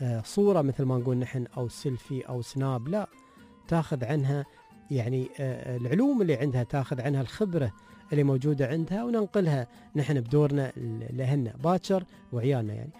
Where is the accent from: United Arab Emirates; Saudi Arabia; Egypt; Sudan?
United Arab Emirates; نحن من الإمارات، نحن عيال زايد